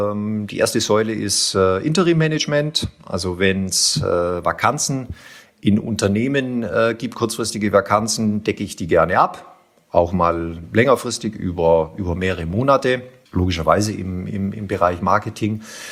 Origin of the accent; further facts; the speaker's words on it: Lindau, Bavaria, Germany; accent: Swabian; now in Munich, Germany; Wie man vielleicht jetzt schon so ein bisschen raushört, ich bin im Schwäbischen geboren, in Lindau am Bodensee, also gerade noch Bayer. Bin dort groß geworden, lebe mit meiner Frau im schönen München, in Schwabing